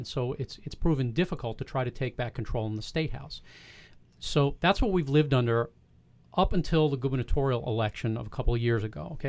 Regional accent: New York City, New York, United States; Well, I grew up in New York City without guns.

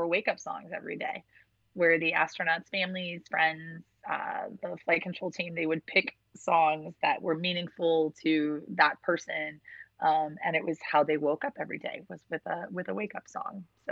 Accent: Chicago, Illinois, United States; Growing up on the South Side area of Chicago also helps with that grit.

